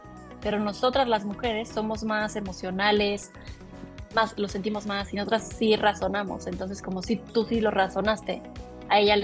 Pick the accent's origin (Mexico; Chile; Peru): Mexico; hablo de México obviamente porque soy mexicana